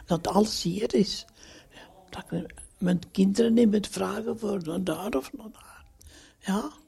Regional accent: Wezemaal, Flanders, Belgium; Ik ben van Wezemaal.

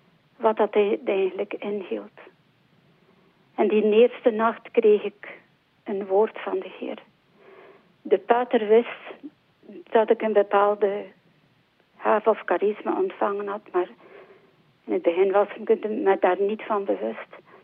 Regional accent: Zwevegem, West Flanders, Belgium; Ik ben afkomstig van Zwevegem.

